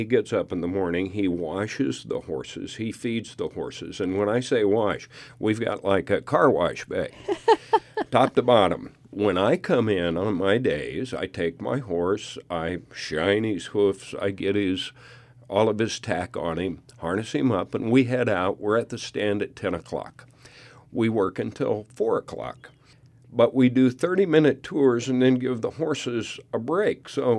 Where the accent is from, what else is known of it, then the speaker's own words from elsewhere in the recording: Kansas, United States; I grew up in Kansas, but I had relatives. One uncle owned a ranch in Texas